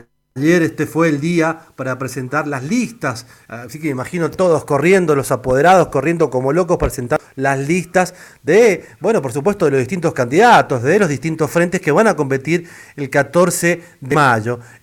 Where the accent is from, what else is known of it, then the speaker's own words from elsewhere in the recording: Santa Lucía, San Juan, Argentina; yo también soy nacido y criado en Santa Lucía